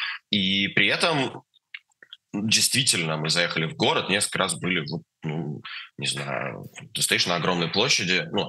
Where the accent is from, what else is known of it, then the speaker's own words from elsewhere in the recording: Russia; я как россиянин